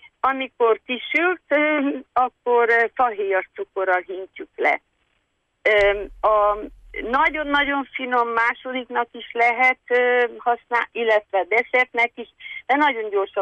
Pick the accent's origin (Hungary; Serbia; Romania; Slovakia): Romania; Székely Land; Én Kis-Küpülő mentéről vagyok, Székelyföldről származom